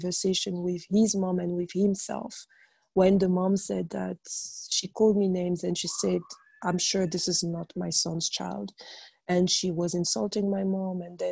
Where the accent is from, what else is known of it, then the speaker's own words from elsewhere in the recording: Gabon; also born or lived in France; go back to Gabon, where I am from, because I'm from Gabon. So I'm Gabonese, you know, by my citizenship, my nationality is Gabonese, but I've lived in many countries because my father was a diplomat.